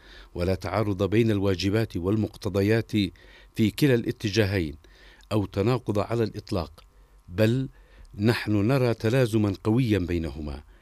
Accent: Yemen; في الوقت الذي نواجه فيه كيمنيين مع أحرار الأمة أشد ضروب العدوان ضراوة وخطرا

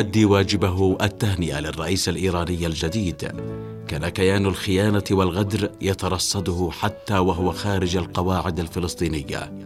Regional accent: Yemen; وهذا واجبنا نحن كشعب يمني مقاوم ضد الاحتلال

